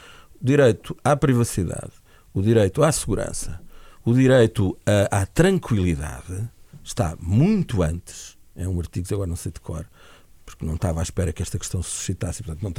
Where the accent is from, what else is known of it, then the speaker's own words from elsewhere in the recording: Portugal; A mim, como portuguesa, já não estou a dizer que Lisboa seja a capital do Império, mas Lisboa é Lisboa.